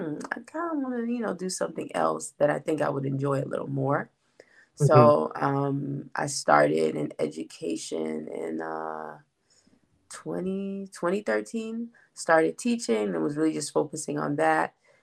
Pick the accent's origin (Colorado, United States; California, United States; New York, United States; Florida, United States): Florida, United States; got into my local bookstore in South Florida, because I'm originally from Florida.